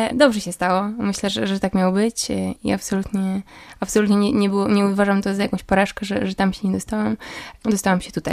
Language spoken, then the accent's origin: Polish; Pomeranian Voivodeship, Poland; now in Bydgoszcz, Poland; W Lęborku, najbliżej w sumie właśnie tej mojej rodzinnej miejscowości.